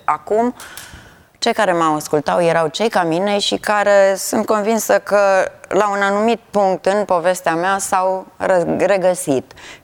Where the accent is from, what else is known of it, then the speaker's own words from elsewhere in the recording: Făgăraș, Brașov County, Romania; now in Mediaș, Romania; locuiesc la Mediaș, deloc sunt de lângă Făgăraș, dar locuiesc la Mediaș.